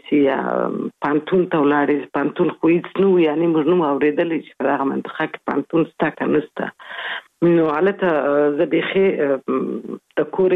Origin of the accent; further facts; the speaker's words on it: Kabul, Afghanistan; also born or lived in Kandahar; اصلا خو زه زېږېدلې په کندهار کې یم، خو دغه دقیق مې دی نیم کال وم څلور میاشت وم درې میاشت وم کابل ته تللی وم میشت سوی یو.